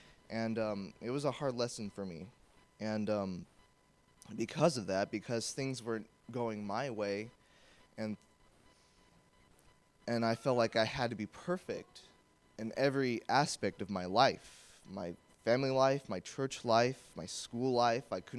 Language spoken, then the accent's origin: English; Hanford, California, United States; Like you said … I come from Hanford, California, all the way in the West Coast. I'm 19 years old.